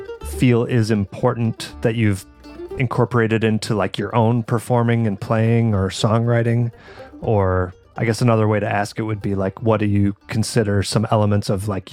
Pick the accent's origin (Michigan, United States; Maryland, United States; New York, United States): Michigan, United States; Paige has been family-owned right here in my home state of Michigan